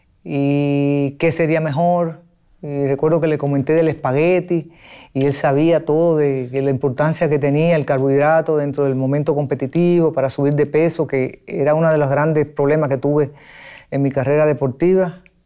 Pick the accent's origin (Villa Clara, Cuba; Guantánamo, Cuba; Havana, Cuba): Guantánamo, Cuba; Baracoa; yo soy de un lugar muy, muy lejano de aquí respecto a la capital. Yo soy de Baracoa, Guantánamo. Es un lugar muy apartado.